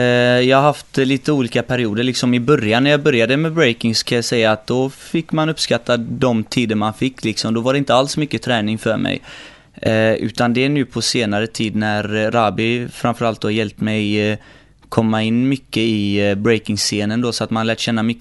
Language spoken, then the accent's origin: Swedish; Partille, Västra Götaland County, Sweden; also born or lived in Iraq; Är 22 år gammal och jag kommer från Partille kommun. Jag är uppvuxen i Partille. Dock inte född här. Jag var 1,5 år när jag kom till Sverige.